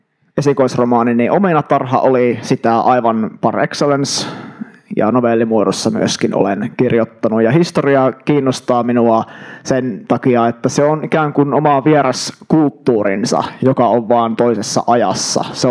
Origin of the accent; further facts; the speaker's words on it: Eastern Finland, Finland; also born or lived in Tampere; now in Helsinki, Finland; nykyään pakenin tuonne Helsinkiin. Kuukausi sitten alun perin olen Itä-Suomesta.